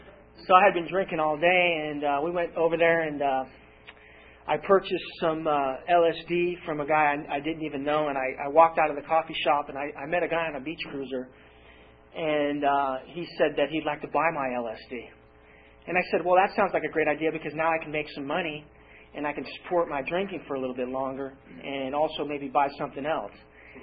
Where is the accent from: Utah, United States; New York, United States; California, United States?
California, United States; San Diego; and I grew up in Claremont in San Diego here.